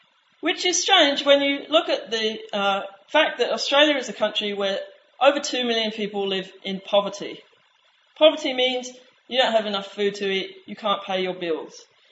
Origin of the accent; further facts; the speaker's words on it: United Kingdom; And I grew up in Britain.